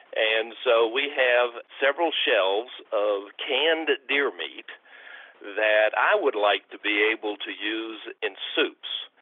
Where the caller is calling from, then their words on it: Martinsville, Virginia, United States; I'm from Martinsville, Virginia.